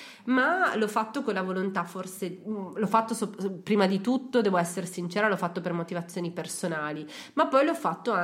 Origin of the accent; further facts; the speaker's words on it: Milan, Lombardy, Italy; moved away; io sono una milanese emigrata in Umbria, e ho scelto dall'oggi al domani di venire